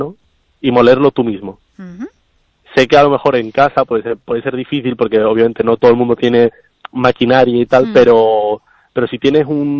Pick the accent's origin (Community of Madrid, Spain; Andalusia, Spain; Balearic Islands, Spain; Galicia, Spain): Andalusia, Spain; Málaga; porque yo soy de Málaga